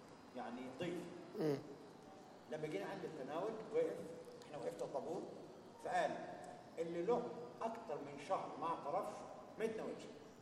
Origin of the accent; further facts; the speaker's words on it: Sohag, Sohag Governorate, Egypt; انا من سوهاج، تعرف سوهاج بلد الذي يرى.